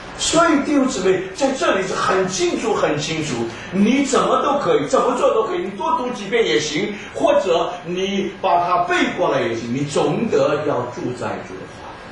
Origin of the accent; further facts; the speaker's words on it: Brazil; 我是从巴西来的，